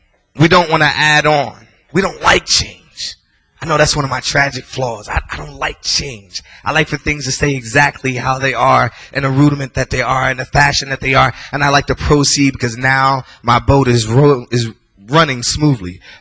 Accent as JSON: {"language": "English", "town": "Trenton", "region": "New Jersey", "country": "United States", "said": "I'm from Trenton, and we run all day long just for the fun of it."}